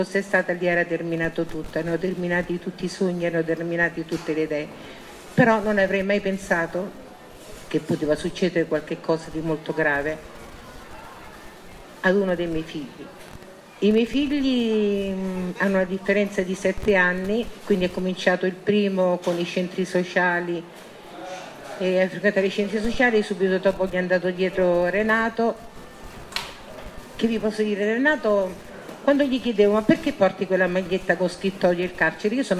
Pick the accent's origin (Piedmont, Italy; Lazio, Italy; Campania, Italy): Lazio, Italy; Io sono nata a Piazza Tuscolo, quindi vengo da un quartiere ultra nero